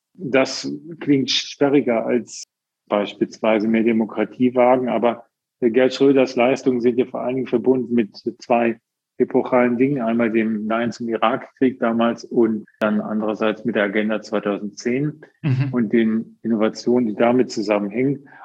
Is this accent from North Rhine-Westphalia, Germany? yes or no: yes; Bonn, North Rhine-Westphalia, Germany; born there; Ja, ich bin auch Rheinländer. Ich bin geboren in Bonn und war zuletzt viel in Köln auch.